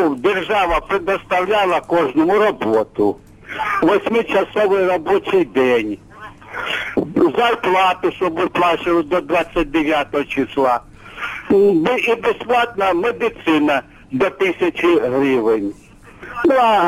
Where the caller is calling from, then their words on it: Melitopol, Zaporizhzhia Oblast, Ukraine; я з Мелітополя.